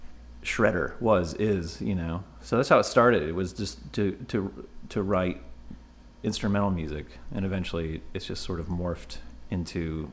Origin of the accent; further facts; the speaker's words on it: Midwest, United States; if you're from the Midwest, and I grew up in the Steel Belt